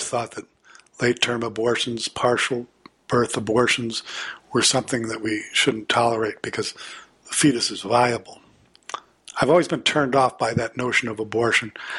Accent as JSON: {"language": "English", "region": "the South", "country": "United States", "tie": "born or raised there", "said": "I grew up in the Jim Crow South, very segregated, racist society. It was almost in my DNA."}